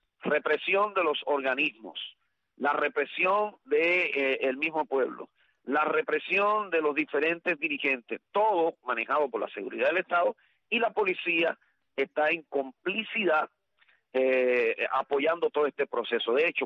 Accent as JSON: {"language": "Spanish", "country": "Cuba", "said": "yo soy cubano"}